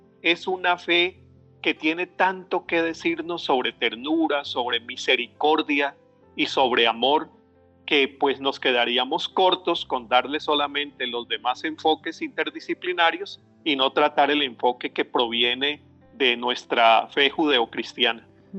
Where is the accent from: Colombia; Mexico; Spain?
Colombia; Yo soy colombiano, vengo de un país que ha sufrido la violencia en carne propia.